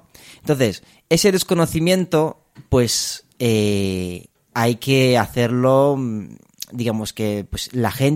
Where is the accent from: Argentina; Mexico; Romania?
Romania; Spanish is a second language; now in Spain; Yo soy de Rumanía, me vine ya hace muchos años a España y tal